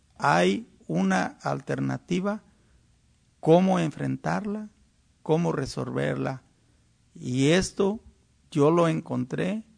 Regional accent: Mexico; Hoy lo estoy haciendo porque siento un deber como mexicano, como bracero

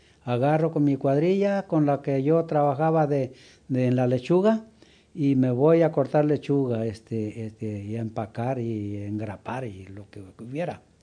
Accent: Mexico; moved away; yo vine de México a hacerle solicitud

